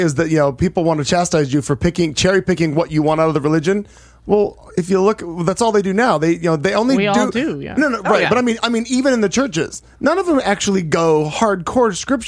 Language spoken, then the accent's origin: English; Joplin, Missouri, United States; now in Phoenix, United States; because I'm from Joplin, which is just due south of Kansas City on the state line.